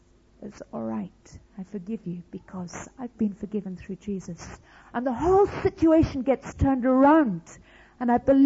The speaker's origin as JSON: {"language": "English", "country": "United Kingdom", "said": "we had a time of prayer and we said sorry, as the British."}